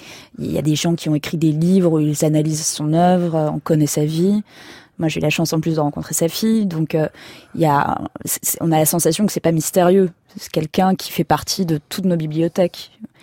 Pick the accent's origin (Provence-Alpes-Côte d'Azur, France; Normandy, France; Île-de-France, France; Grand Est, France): Provence-Alpes-Côte d'Azur, France; Puisque je viens des Alpes-Maritimes, je pense que ça vient de là.